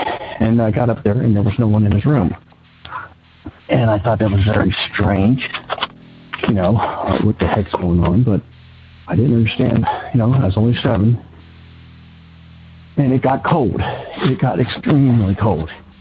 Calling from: Cincinnati, Ohio, United States; I'm calling from Cincinnati, Ohio.

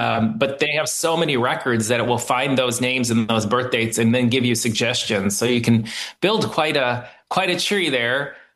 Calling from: Michigan, United States; I'm actually in the U.S., in Michigan right now.

